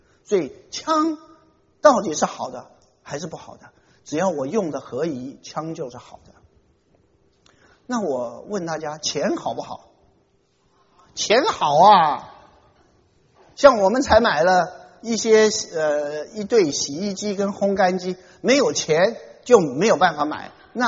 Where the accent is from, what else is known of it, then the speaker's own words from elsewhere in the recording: China; 我们中国人最喜欢吃猪，我最喜欢吃猪肉